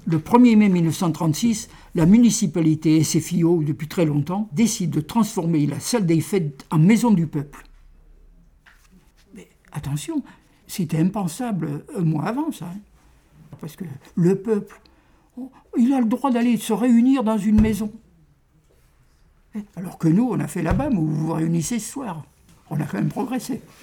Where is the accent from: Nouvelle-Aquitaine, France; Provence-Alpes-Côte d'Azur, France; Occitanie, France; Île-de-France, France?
Nouvelle-Aquitaine, France; Comme je suis du Limousin, là, près du plateau de Mille Vaches, je me considère comme très très profond.